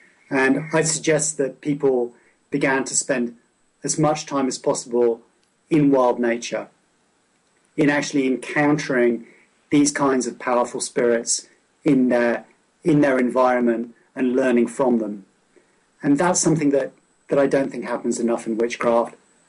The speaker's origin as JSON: {"language": "English", "region": "South West England", "country": "United Kingdom", "tie": "born or raised there", "said": "So I grew up in Cornwall in a pretty raw elemental environment."}